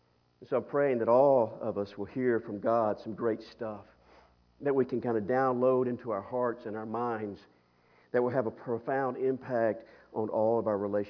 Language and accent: English; Mulberry, United States; We got married when we were 6. We're from Mulberry, so that's normal. That's kind of normal there.